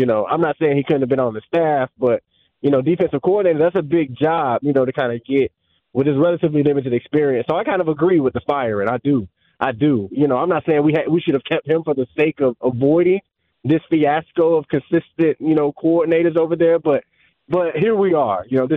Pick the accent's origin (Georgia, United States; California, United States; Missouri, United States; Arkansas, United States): Georgia, United States; Macon; man. I'm from Macon, but I listen to you guys all the time, man.